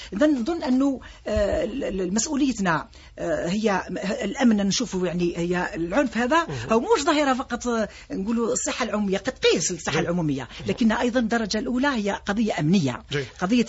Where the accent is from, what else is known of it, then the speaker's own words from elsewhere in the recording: Algeria; ولكن الشيء اللي ربما احنا كجزائريين لابد ان نعمل جهد اكثر من غيرنا